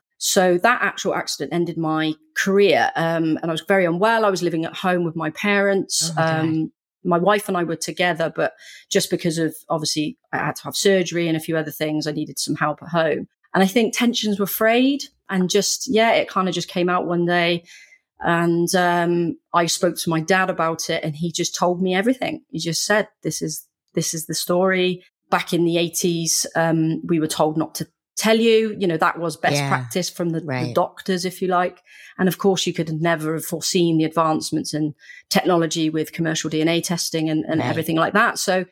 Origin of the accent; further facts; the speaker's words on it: United Kingdom; I'm from the UK, if you can tell from my accent. I was conceived back in the very early 80s